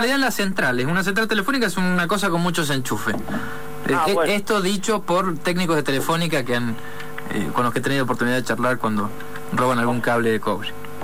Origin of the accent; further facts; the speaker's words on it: Argentina; Sí, superior porque somos argentinos.